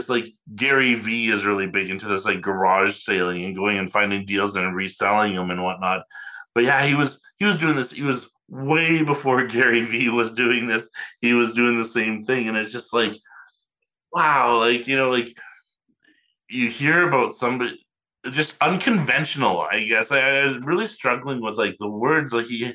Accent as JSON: {"language": "English", "town": "Edmonton", "region": "Alberta", "country": "Canada", "tie": "born there", "said": "and as some of you may know, I was born in Edmonton and I have a lot of family there still."}